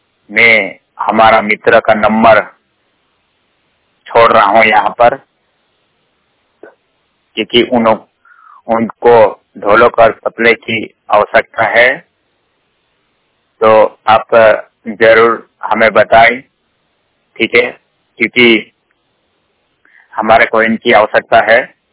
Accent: Madhya Pradesh, India; हम मध्य प्रदेश के रहने वाले हैं, अलीराजपुर जिले के।

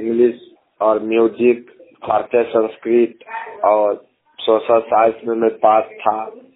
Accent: Bihar, India; मैं बिहार से हूँ, टोटली ब्लाइंड हूँ।

